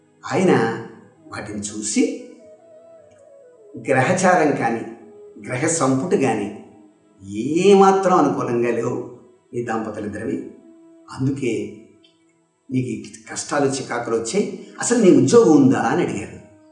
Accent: Kolamuru, Andhra Pradesh, India; రాజమహేంద్రికి సమీపంలో ఉన్నటువంటి మా స్వగ్రామం కోలమూరు

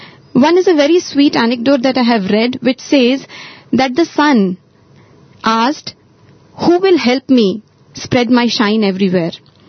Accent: Hyderabad, Telangana, India; from Hyderabad

